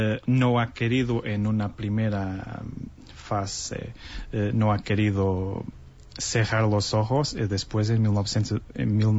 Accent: Portugal; Spanish is a second language; Soy el primero portugués.

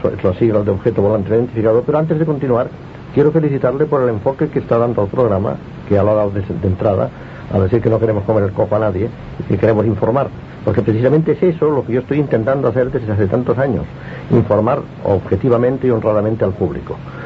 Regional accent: Barcelona, Catalonia, Spain; Yo soy barcelonés, por lo tanto me siento totalmente identificado con Radio Barcelona.

